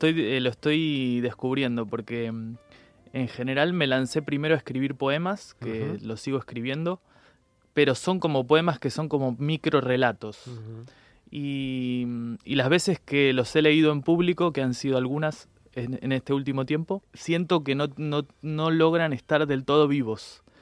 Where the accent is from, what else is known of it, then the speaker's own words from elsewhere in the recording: Argentina; Bueno, yo soy argentino